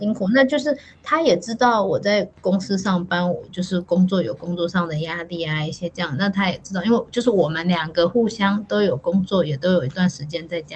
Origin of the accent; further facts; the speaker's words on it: Taiwan; also born or lived in Denmark; now in Switzerland; 因为我好像小时候在台湾也是都有看到很多山，到丹麦就真的比较没有，丹麦很平